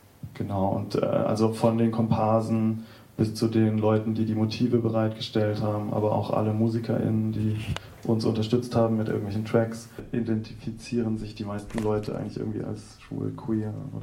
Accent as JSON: {"language": "German", "town": "Tübingen", "region": "Baden-Württemberg", "country": "Germany", "lives_now": "Berlin, Germany", "said": "ich komme auch aus Süddeutschland, also aus Tübingen, und wohne aber jetzt schon über 15 Jahre in Berlin."}